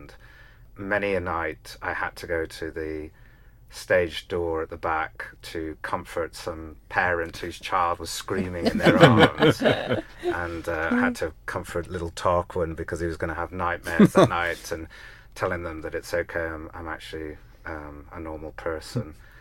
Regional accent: Cayman Islands; I grew up in the Cayman Islands

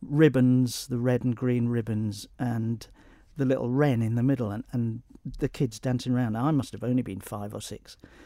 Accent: Isle of Man; I'm from the Isle of Man and how proud I am of being Manx and proud I am of the Isle of Man.

